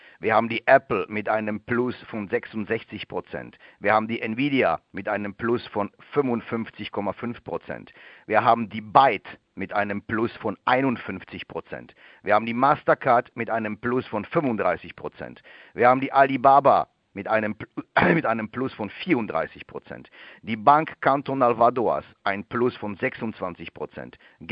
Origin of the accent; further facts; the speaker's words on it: North Rhine-Westphalia, Germany; wo nochmal locht wird, wie es so schön heißt, im Ruhrgebiet, wo ich aufgewachsen bin.